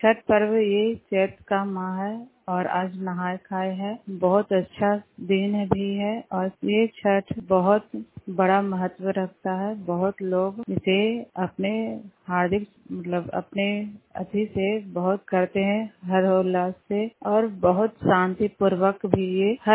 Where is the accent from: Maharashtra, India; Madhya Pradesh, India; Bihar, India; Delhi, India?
Bihar, India; ग्राम फतेहपुर मकरौता पंचायत जिला नालंदा की रहने वाली हूँ।